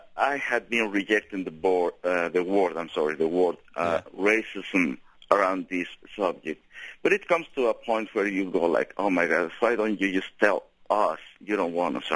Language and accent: English; Morelos, Mexico; Right, I'm actually from Morelos.